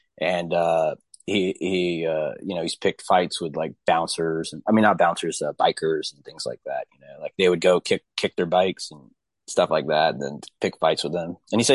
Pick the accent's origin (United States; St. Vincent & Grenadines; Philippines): Philippines; I got to stop and explain to people, no, I'm actually Filipino. I'm Asian